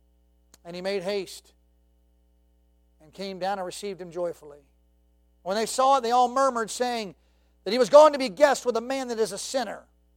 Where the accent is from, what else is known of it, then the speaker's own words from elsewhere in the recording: Baltimore, Maryland, United States; I was raised in Baltimore. Anybody's ever been to Baltimore? Okay, that's not a safe place to be. Certain places in Baltimore you don't want to visit.